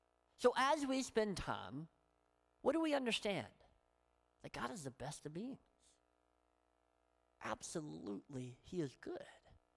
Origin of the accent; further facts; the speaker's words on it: Tennessee, United States; But nonetheless, it was an odd, and I can say that I'm from Tennessee.